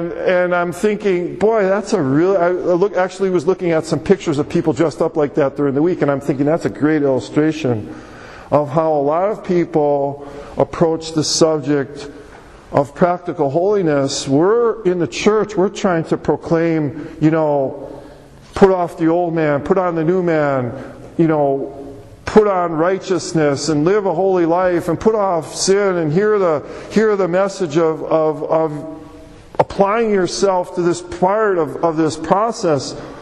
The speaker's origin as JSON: {"language": "English", "town": "Milwaukee", "region": "Wisconsin", "country": "United States", "tie": "born or raised there", "said": "Back that we grew up in Milwaukee, and they were in the news"}